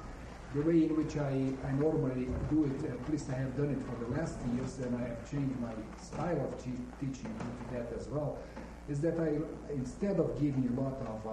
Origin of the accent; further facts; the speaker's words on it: Brazil; now in Chicago, United States; I'm originally from Brazil, and where I have been teaching theology and also being a pastor in the countryside.